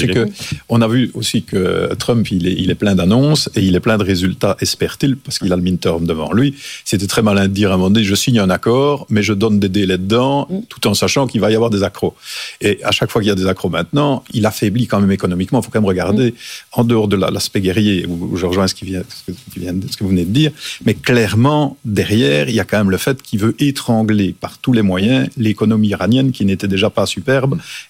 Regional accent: Belgium; now in France; moi, en tant que Belge, je suis très heureux. Je suis très heureux en France.

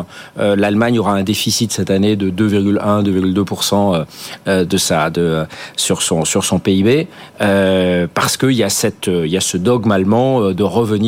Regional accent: France; On l'a vu chez nous en France

